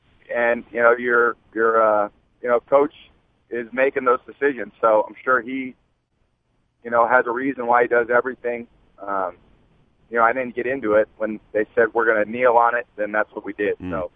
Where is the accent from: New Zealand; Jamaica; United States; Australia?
United States; California; he and Steve Young growing up in the Bay Area, with those two guys were, you know, the guys that I idolized.